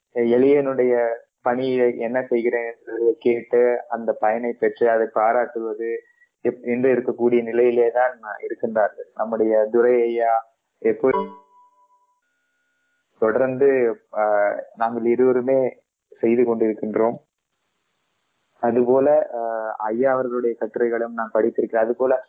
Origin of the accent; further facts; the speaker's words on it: Virudhachalam, Tamil Nadu, India; அடியன் என்னுடைய ஊர் விருத்தாச்சலம். நான் வடலூருக்கு பக்கத்திலே என்னுடைய சொந்த ஊர் விருத்தாச்சலம்.